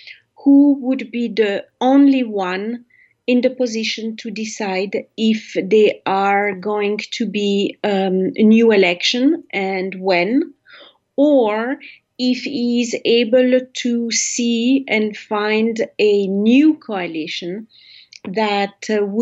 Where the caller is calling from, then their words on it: Switzerland; Yes, I am speaking from Switzerland today